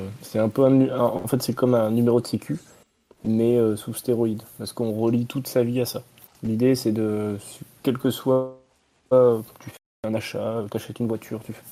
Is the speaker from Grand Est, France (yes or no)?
no; Toulouse, Occitanie, France; je suis toulousain.